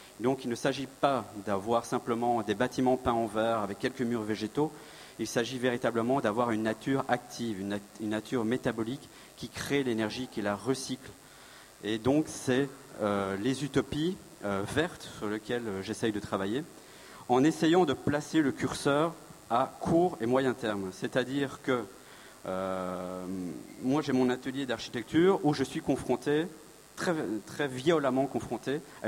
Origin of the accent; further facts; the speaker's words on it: Belgium; Donc, je suis belge et architecte